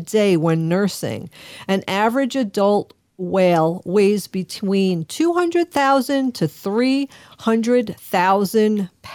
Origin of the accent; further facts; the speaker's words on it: New York, United States; accent: New York; you always make fun of my New York accent, but we know that people from different areas of the United States, and even like from being from New York, I was from Long Island.